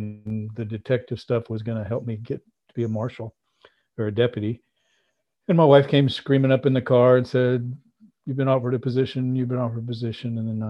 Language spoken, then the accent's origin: English; Weatherford, Texas, United States; I went and applied to be a police officer at my hometown in Weatherford, Texas, just west of Fort Worth.